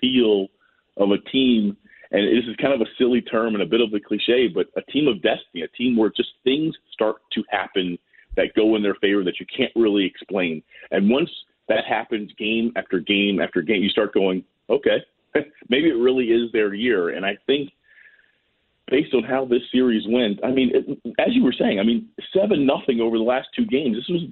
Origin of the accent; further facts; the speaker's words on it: Maryland, United States; I was a fan of the Caps. I watched them growing up. I grew up playing hockey in Montgomery County.